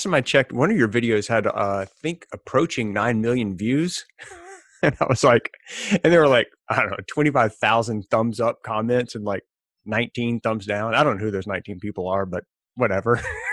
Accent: Mississippi, United States; I grew up in Mississippi, for anybody that cares. So blues is really, really dear to my heart.

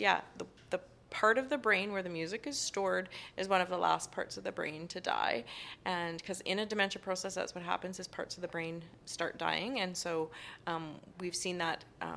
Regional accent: Saskatchewan, Canada; Because my summer jobs were in my hometown, working in their nursing home.

